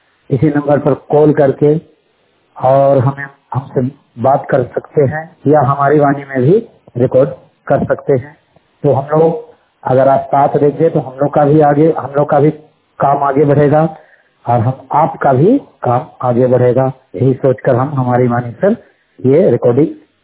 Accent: Jharkhand, India; मैं झारखंड राज्य जिला गुमला बच्चा डिवीजन का निवासी हूँ।

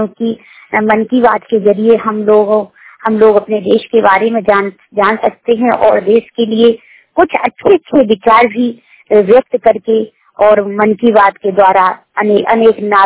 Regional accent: Gwalior, Madhya Pradesh, India; मैं जिला ग्वालियर की रहने वाली हूँ।

